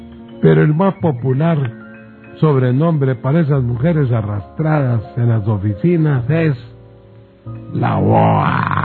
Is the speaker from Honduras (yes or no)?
yes; Honduras; Simpáticos somos los hondureños, somos cachimbones para poner nombres.